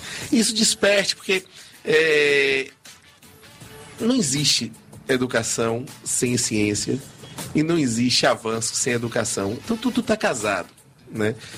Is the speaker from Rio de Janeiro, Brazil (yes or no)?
no; Salvador, Bahia, Brazil; born there; eu tive sorte, eu nasci em Salvador, não escolhi não, só tive a sorte de nascer aqui, né? Nessa cidade, nesse estado que é tão discriminado